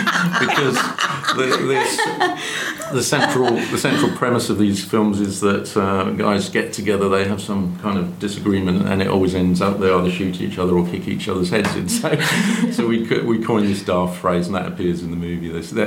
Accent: Canvey Island, East of England, United Kingdom; I grew up on Canvey Island, so I'm an Essex boy really

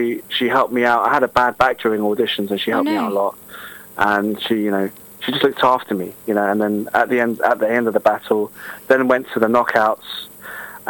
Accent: United Kingdom; I'm proud British through and through. I am Chinese. I'm proud of that.

